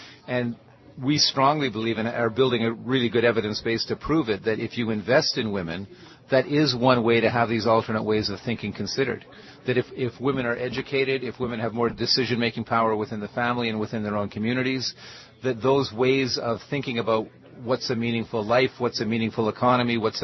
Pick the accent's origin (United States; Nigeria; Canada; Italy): Canada; Luckily, I'm a Canadian.